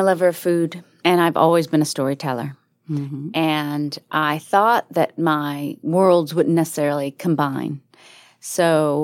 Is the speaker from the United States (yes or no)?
yes; Florida, United States; now in New York City, United States; I grew up in Northwest Florida.